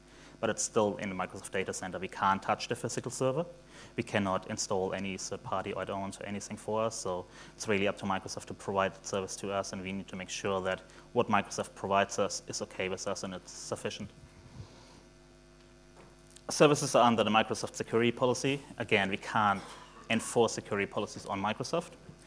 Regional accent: Germany; English is a second language; also born or lived in New Zealand; now in Australia; Germany, moved to New Zealand in 2005, then went to Asia, talked to the Asian people, and mixed up my accent a little bit, and now Australian, they just, do stuff with my accent I don't understand.

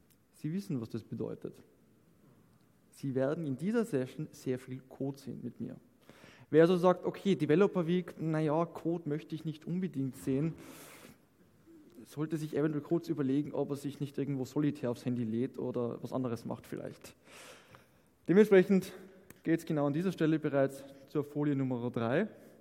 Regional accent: Austria; Ich komme aus Österreich

